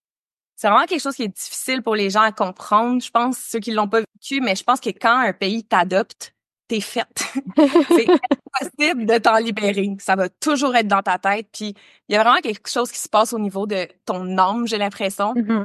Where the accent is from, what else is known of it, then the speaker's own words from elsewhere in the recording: Quebec, Canada; Je viens d'un petit village des Hautes-Laurentides. J'ai grandi en pleine nature sur le bord d'un lac.